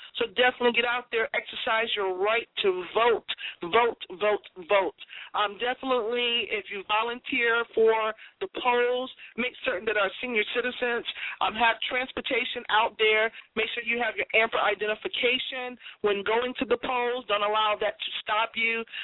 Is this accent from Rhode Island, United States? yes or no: no; Boston, Massachusetts, United States; in my hometown, New England, Boston, Massachusetts